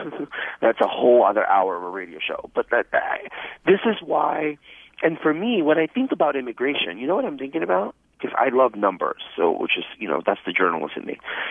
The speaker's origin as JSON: {"language": "English", "region": "California", "country": "United States", "tie": "born or raised there", "said": "That was a surprise to me because I grew up in California."}